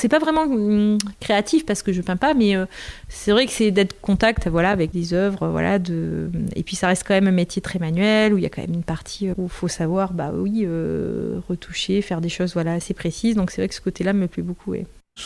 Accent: south of France, France; Au départ, je suis originaire du Sud, donc je suis plus revenue travailler en peinture murale dans le Sud.

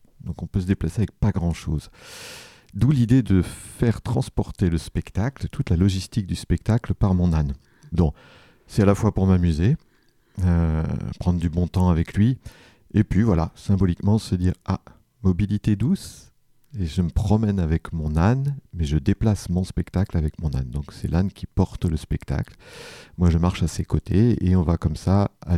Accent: Alençon, Normandy, France; moi je suis originaire d'Alençon, je suis né donc petite ville quand même, mais je suis né dans le quartier de Persaigne à Alençon, c'est là que j'ai grandi et appris à lire et à écrire.

